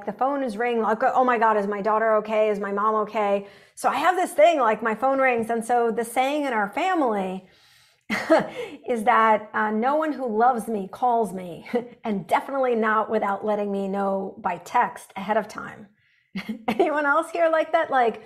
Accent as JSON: {"language": "English", "country": "Russia", "tie": "born or raised there", "second_language": "English", "lives_now": "United States", "said": "when I was growing up in Russia"}